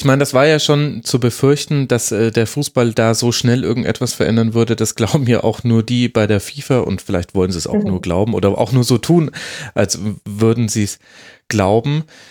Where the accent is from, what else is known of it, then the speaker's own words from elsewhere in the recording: Munich, Bavaria, Germany; Also ich hier als Münchner kann sagen